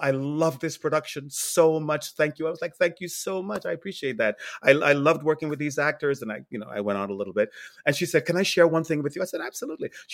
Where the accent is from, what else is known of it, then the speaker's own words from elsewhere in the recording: New York, United States; Growing up in New York, traveling the country, doing theater in London, right. Directing in France.